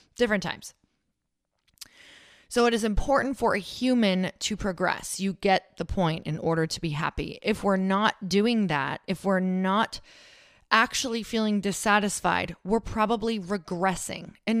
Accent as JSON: {"language": "English", "region": "Michigan", "country": "United States", "said": "Like I am … from Upper Michigan and it's just crazy town."}